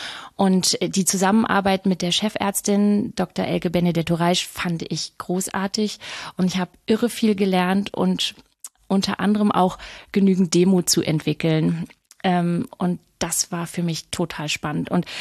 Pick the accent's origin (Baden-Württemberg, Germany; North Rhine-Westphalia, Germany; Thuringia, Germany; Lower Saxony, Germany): Lower Saxony, Germany; ich bin Niedersächsin, Vollblut-Niedersächsin